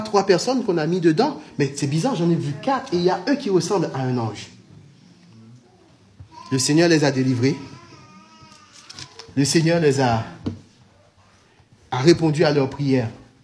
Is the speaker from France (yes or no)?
yes; French Antilles, France; Oui, je sais, je viens des Antilles, mais quand même.